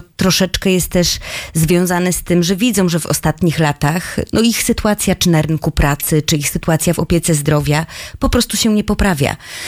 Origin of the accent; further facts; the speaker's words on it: Bolesławiec, Lower Silesian Voivodeship, Poland; now in Wrocław, Poland; Ja sama jestem przykładem tego, że pochodzę z mniejszej miejscowości, z Bolesławca. Przyjechałam tutaj do Wrocławia.